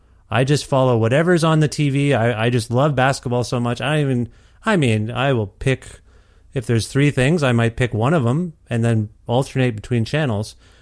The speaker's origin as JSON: {"language": "English", "region": "Ontario", "country": "Canada", "lives_now": "Edmonton, Canada", "said": "I'm from Ontario originally. So even as an East Coast, I now live in Edmonton."}